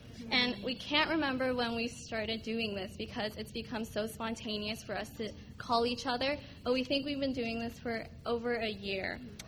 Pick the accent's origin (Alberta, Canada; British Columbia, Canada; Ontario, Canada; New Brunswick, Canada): British Columbia, Canada; Vancouver; And we're both from Vancouver.